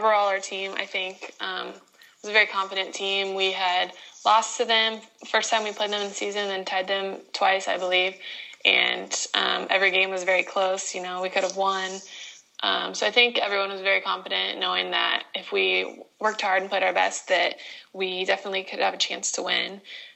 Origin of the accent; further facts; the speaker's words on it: Kansas City, Missouri, United States; I was drafted from my hometown team, which meant that I was already in Kansas City, starting in December.